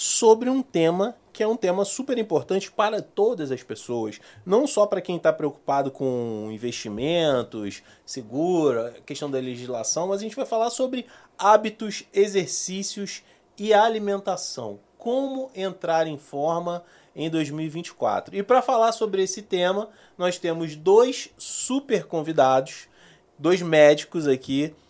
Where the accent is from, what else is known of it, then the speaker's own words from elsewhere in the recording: Nova Iguaçu, Rio de Janeiro, Brazil; now in Rio de Janeiro, Brazil; A gente, ambos somos de Nova Iguaçu, né?